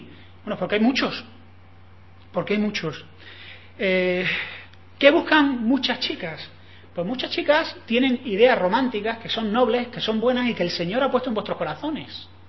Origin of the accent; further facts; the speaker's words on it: Ecuador; Bueno, pues mi célula es de ecuatorianos. Todos somos ecuatorianos y llevo años con ellos, son como mi familia.